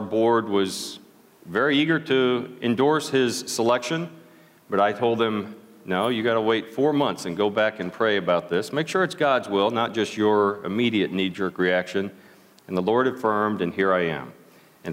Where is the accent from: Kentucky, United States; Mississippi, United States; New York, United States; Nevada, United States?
Kentucky, United States; all the saints scattered throughout central Kentucky, here in my home state, the very promised land, this side of the Atlantic.